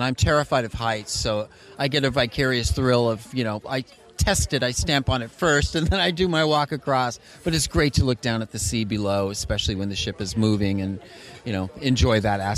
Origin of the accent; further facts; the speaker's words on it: Los Angeles, California, United States; Yeah, well, for me, I grew up in Los Angeles